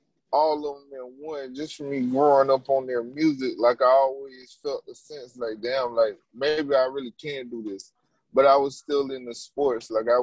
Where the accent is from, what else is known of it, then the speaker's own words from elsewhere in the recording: South Carolina, United States; moved away; also born or lived in New York; I left my home state. I left South Carolina. I went up to New York.